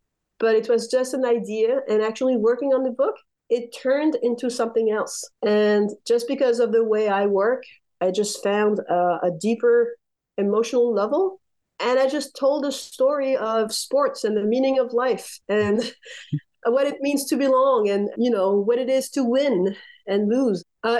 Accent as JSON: {"language": "English", "country": "France", "tie": "born or raised there", "also_born_or_lived": "United States", "said": "I was born in France, born and raised. I'm currently living in France. I spent a lot of time in the US as a teenager and an adult."}